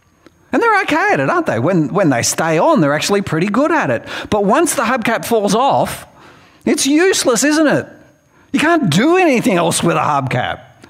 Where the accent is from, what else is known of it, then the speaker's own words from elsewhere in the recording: Long Jetty, New South Wales, Australia; Like I said, I grew up here on the Central Coast, living at Long Jetty, the beach on one side, the lake on the other.